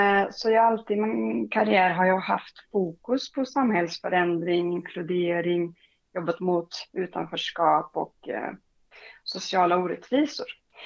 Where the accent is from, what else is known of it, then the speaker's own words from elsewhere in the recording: Brazil; moved away as an adult; Jo, men jag är uppväxt i Brasilien.